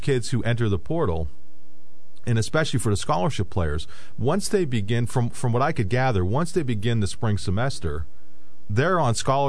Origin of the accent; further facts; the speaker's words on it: Hazleton, Pennsylvania, United States; From my hometown, Hazleton.